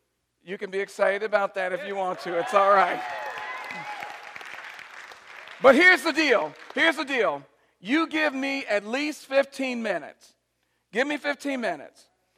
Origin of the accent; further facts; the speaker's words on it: Chicago, Illinois, United States; "It's really cool to be back to Chicago. This is my home."